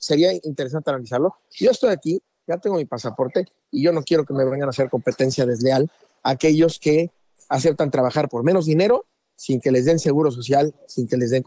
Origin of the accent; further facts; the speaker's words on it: Mexico; Sí, como mexicano y como latino